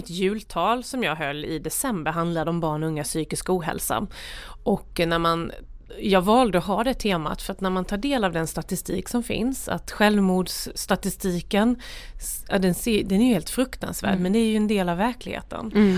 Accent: Jönköping County, Sweden; ett småföretagarkultur med Gnosjöandan och massa industrier och sådär. Mm. Så där växte jag upp i ett myller av ta sig för saker

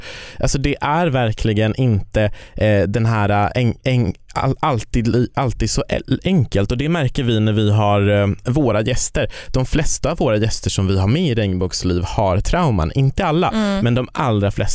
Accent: Kiruna, Norrbotten County, Sweden; jag kommer ju från Kiruna

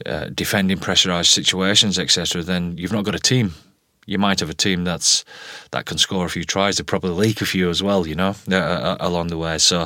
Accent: North West England, United Kingdom; I was brought up in Lancashire

